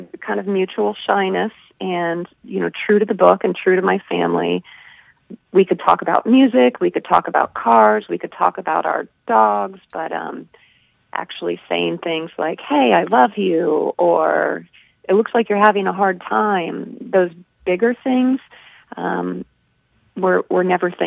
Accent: Indiana, United States; I became aware that some things about growing up in Indiana and many things about my brother were unusual.

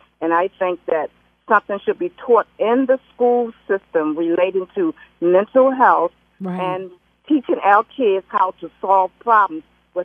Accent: Baltimore, Maryland, United States; I grew up in East Baltimore, in Baltimore City, and we had recreation centers.

